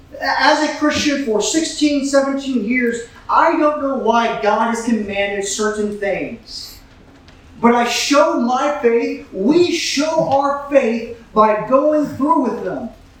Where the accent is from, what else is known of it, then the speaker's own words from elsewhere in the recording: San Antonio, Texas, United States; We come from San Antonio, Texas. It's really cool.